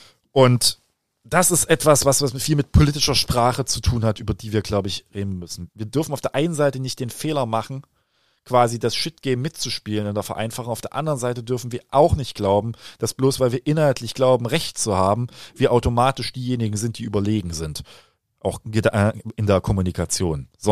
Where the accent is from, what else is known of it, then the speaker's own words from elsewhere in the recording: East Germany, Germany; Und als Ostdeutscher beginnt man dann ja sehr schnell in diese Frage